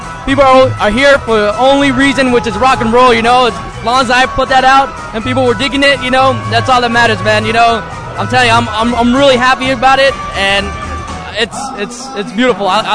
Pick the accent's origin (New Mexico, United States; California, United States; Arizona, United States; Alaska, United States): California, United States; Los Angeles; I'm from Los Angeles, California.